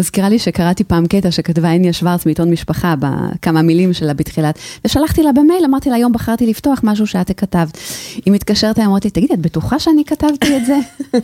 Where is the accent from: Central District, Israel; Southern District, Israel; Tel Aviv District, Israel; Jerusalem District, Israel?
Tel Aviv District, Israel; Bnei Brak; אני דוסית מבני ברק.